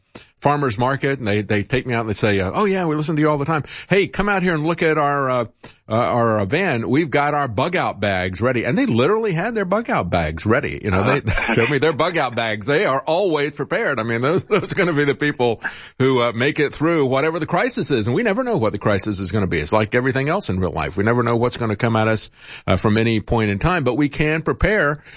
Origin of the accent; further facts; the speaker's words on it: Tampa, Florida, United States; I grew up in Tampa.